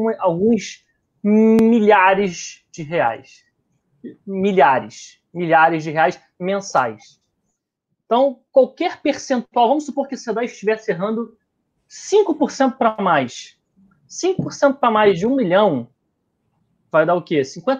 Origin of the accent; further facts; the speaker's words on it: Niterói, Rio de Janeiro, Brazil; eu sou de Niterói. Eu morei muitos anos na ilha